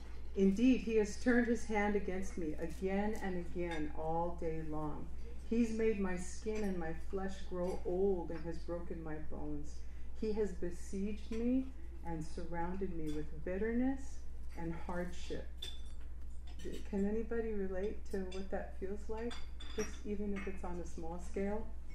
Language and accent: English; Los Angeles, California, United States; I was raised Catholic in East Los Angeles.